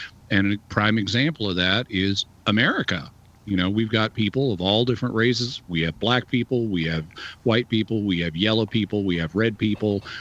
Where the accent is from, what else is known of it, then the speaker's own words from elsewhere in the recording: the Ozarks, United States; I'm from the Ozark Mountains and live in the Ozark Mountains. I'm a hillbilly too.